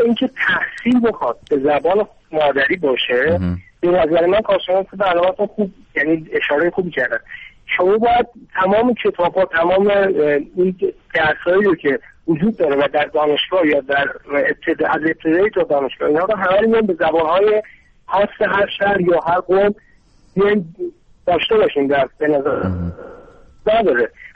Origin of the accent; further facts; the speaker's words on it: Tehran, Tehran Province, Iran; من خودم مادرم کرده و پدرم ترک هستش و خودم در تهران به دنیا اومدم، چندین سال در تهران زندگی کردم و اونجا درس خوندم، به زبان فارسی هم درس خوندم. الان هم ترکی رو بلدم صحبت بکنم، هم کردی رو بلدم صحبت بکنم.